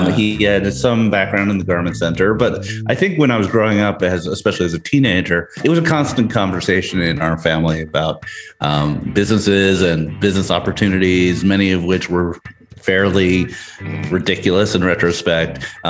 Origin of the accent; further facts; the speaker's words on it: New York City, New York, United States; No, I'm from New York City. I grew up in Manhattan, lived in Manhattan almost my whole life.